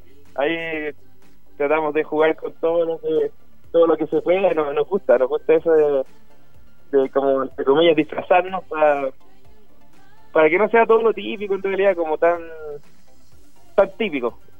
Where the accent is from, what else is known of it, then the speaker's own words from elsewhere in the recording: Chile; Es un desconcepto que teníamos todos nosotros como ciudadanos chilenos